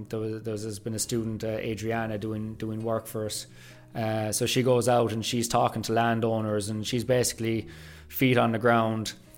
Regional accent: Ireland; me being an Irish distiller, it's only kind of we're only custodians for a short period of time

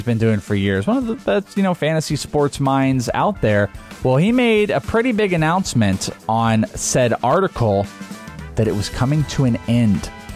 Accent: Wales, United Kingdom; I'm Welsh.

